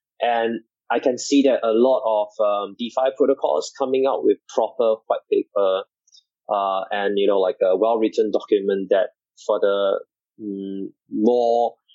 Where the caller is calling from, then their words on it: Singapore; I'm calling in today from Singapore.